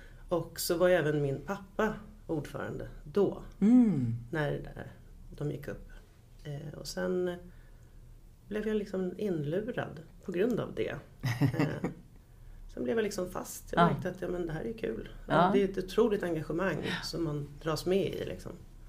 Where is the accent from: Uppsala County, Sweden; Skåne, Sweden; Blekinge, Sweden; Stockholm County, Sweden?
Stockholm County, Sweden; Upplands Väsby; Alltså jag är uppvuxen i Väsby. Jag har bott där hela mitt liv.